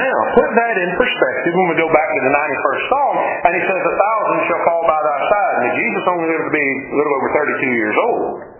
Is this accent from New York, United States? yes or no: no; Savannah, Georgia, United States; born there; I was born in Savannah, spent most of my adulthood now living in Bullitt County, most of my lifetime, majority of it.